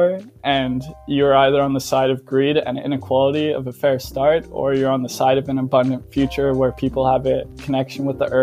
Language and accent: English; Canada; also born or lived in Netherlands / Belgium / Australia; I was born in the Netherlands, but I've lived in Canada most of my life, as well as like places like Belgium and Australia.